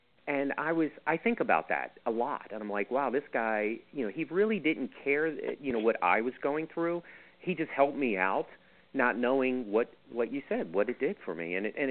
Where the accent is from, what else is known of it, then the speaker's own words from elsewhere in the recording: Kearney, United States; I drew an aerial map of our neighborhood that I grew up in Kearney